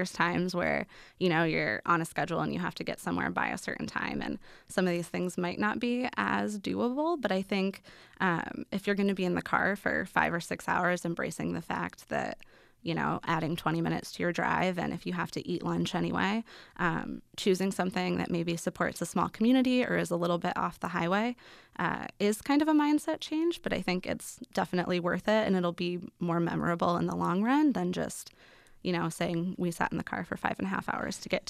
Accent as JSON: {"language": "English", "town": "Chicago", "region": "Illinois", "country": "United States", "tie": "born or raised there", "said": "So I had spent, growing up in Chicago, I do a lot of Des Moines to Chicago driving and to visit family and that kind of thing."}